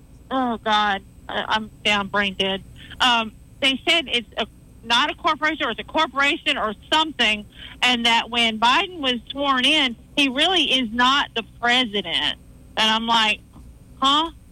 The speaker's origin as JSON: {"language": "English", "town": "Port Charlotte", "region": "Florida", "country": "United States", "said": "Okay, I'm from Port Charlotte, so I know I've heard you before down there somewhere."}